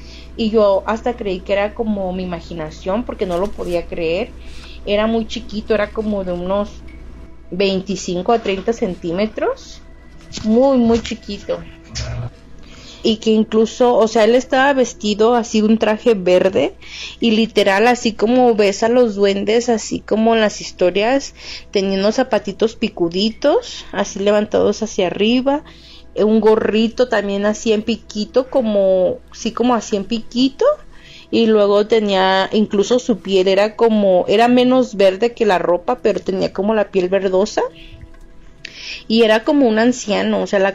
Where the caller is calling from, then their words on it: Zacatecas, Mexico; Yo soy originaria de Zacatecas y en mi niñez Viví ahí un tiempo.